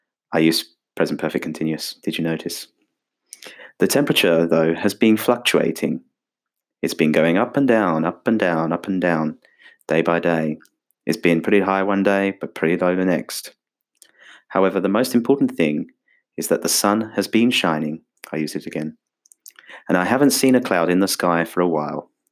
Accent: United Kingdom; British English because I am British, and my American accent isn't so great.

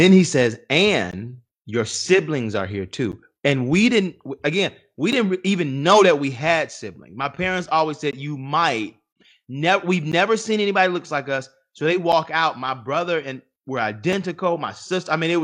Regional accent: Georgia, United States; I grew up on Auburn. I think we talked about that. We may not, but I grew up on Auburn, birthplace of MLK.

